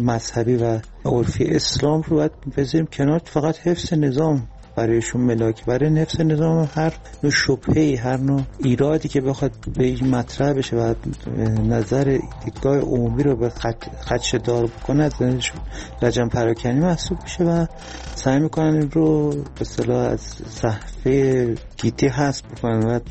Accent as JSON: {"language": "Persian", "town": "Tehran", "region": "Tehran Province", "country": "Iran", "said": "از تهران هستم."}